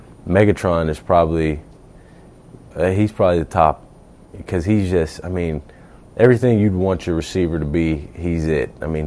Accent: Florida, United States; now in Philadelphia, United States; That's the only thing I can say, because I'm born and raised in Florida, and, you know, when it's snowing outside and stuff like, yeah, I don't think I can ever get used to the snow and all that.

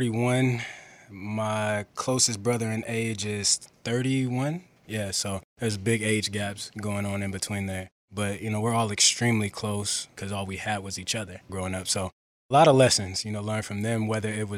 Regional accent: West Coast, United States; I'm from West Coast. What do you expect?

